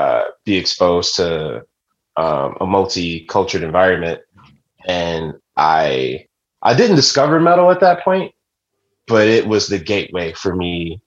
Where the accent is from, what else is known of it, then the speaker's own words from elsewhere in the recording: Detroit, Michigan, United States; I grew up in Detroit, the west side of Detroit, like uptown, not downtown the city.